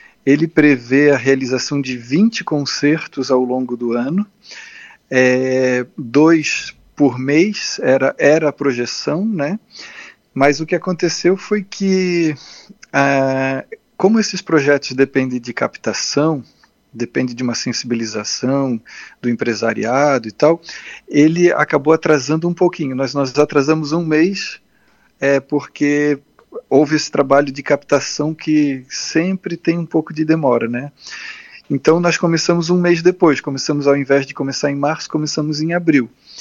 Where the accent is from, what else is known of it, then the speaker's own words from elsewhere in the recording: Florianópolis, Santa Catarina, Brazil; Eu, pelo sotaque, o pessoal já deve ter percebido, né? Eu sou manezinho da ilha de Florianópolis. Sou nascido, sou natural de Florianópolis. Fiz toda a minha formação musical aqui. Comecei a estudar violino com 7 anos de idade, eu estou com 51.